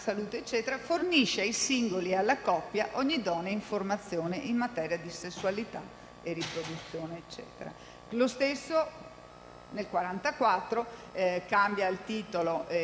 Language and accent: Italian; Padua, Veneto, Italy; proprio perché vengo da Padova